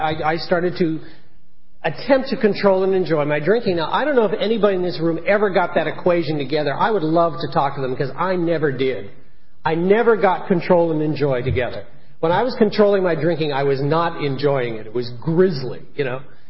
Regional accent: Canada; I was raised in Canada, and I was uncomfortable all my life.

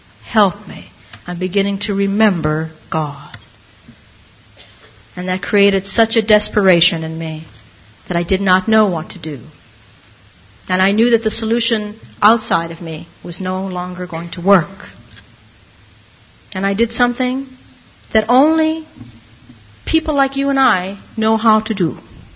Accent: Ireland; Now, I'm Irish.

